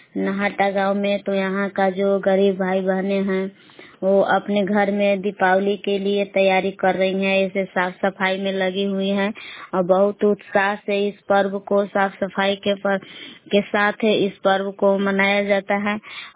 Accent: Belaon, Bihar, India; मैं ग्राम बेलाम जिला कैमूर बबुआ के निवासी हूँ।

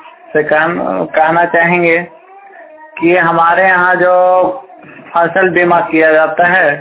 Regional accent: Lipta, Jharkhand, India; ग्राम लिप्ता प्रतापपुर जिला चतरा का निवासी हूँ।

